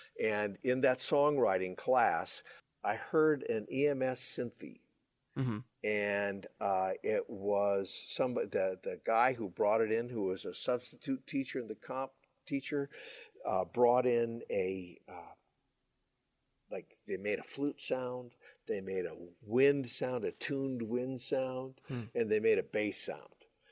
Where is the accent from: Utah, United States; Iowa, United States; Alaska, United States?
Iowa, United States; Cedar Rapids; now in Los Angeles, United States; I grew up in Cedar Rapids, Iowa.